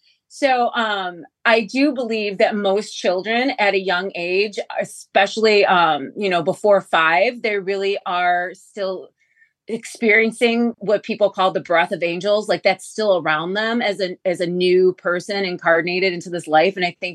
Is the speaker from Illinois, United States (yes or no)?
yes; Illinois, United States; So growing up, we're from the Chicagoland area.